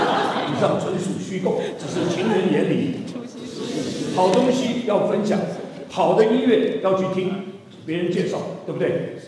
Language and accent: Chinese; Taiwan; 啊，我从台湾来讲，台湾人，因为台湾有人，我们讲远东人